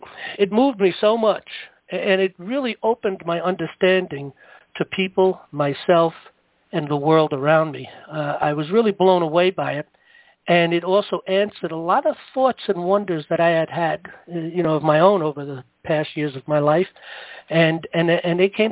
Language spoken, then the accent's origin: English; Bronx, New York, United States; And I come from the Bronx, and yeah, there's a few bad neighborhoods that had problems and you had to deal with.